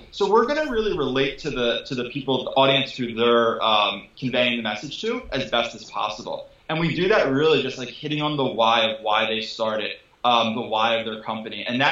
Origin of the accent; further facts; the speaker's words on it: Philadelphia, Pennsylvania, United States; I don't want to go down too much of the 76ers, but we're from Philly